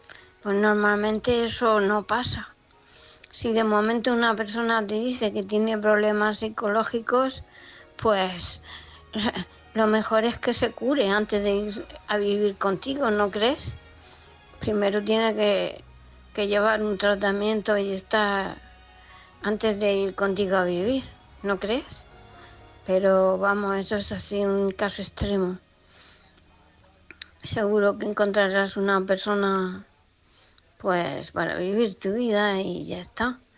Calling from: Murcia, Region of Murcia, Spain; de Murcia.

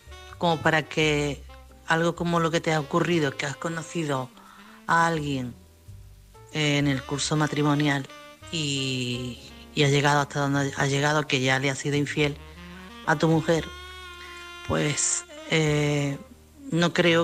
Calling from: Chiclana de la Frontera, Andalusia, Spain; de Chiclana.

